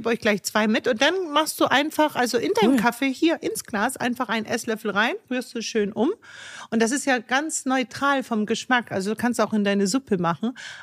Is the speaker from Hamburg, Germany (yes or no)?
yes; Hamburg, Germany; ich komme ja aus Hamburg